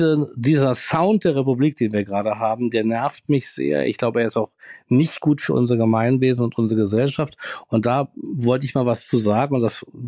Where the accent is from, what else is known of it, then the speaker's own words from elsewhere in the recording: Berlin, Germany; sage ich mal als Berliner